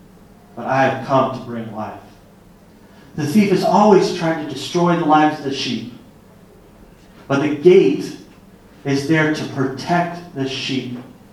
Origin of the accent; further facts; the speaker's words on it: Texas, United States; accent: Southern; Because Jesus, that's my Southern again. I'm sorry. Jesus. Growing up in Texas, we went to a Baptist.